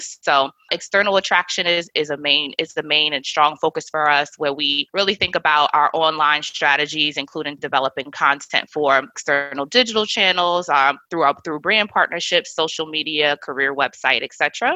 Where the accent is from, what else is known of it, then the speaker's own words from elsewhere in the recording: New Rochelle, New York, United States; I am from New Rochelle, New York. I am a Delaware State graduate, proud HBCU grad, and a Muslim American.